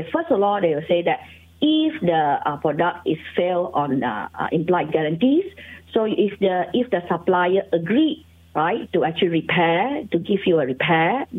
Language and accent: English; Malaysia; I think Malaysian consumer behavior, we are very good, you know. At our being Malaysian, we are, never mind, you know, I am too bad, I buy a wrong thing, you know.